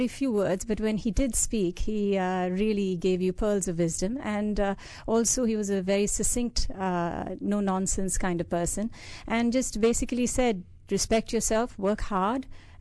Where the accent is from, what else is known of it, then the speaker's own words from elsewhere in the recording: India; I grew up in India, was brought up in lots of different parts of India because my father was in the armed forces as a fighter pilot and commanding officer. So I moved from place to place